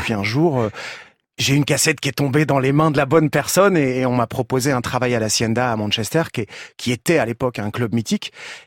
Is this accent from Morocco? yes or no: no; France; quand j'étais gamin en France